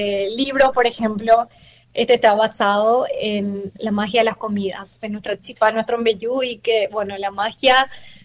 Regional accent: Paraguay; que representaba a nosotros como los paraguayos.

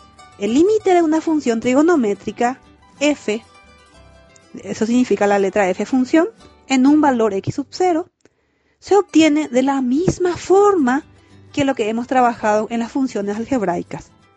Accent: Paraguay; vencer esta super batalla que estamos librando como pueblo paraguayo

